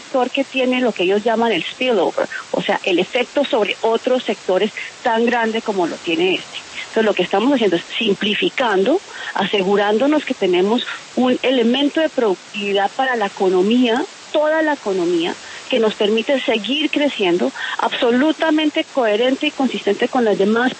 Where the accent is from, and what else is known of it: Colombia